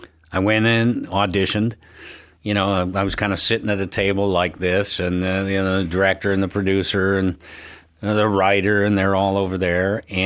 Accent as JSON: {"language": "English", "town": "Chicago", "region": "Illinois", "country": "United States", "tie": "born or raised there", "said": "I grew up in Chicago, born on the south side of Chicago, moved to the northern suburbs."}